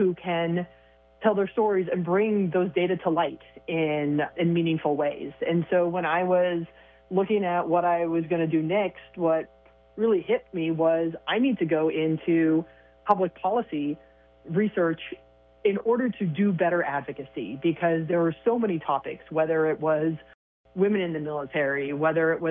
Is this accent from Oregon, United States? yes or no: yes; Oregon, United States; here in my home state of Oregon.